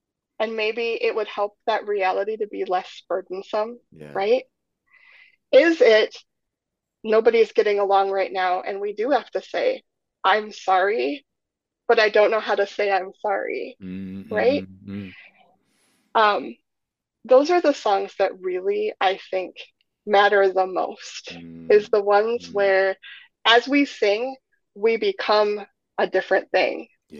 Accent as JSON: {"language": "English", "region": "Minnesota", "country": "United States", "said": "I'm originally from Minnesota and the pool was always cold."}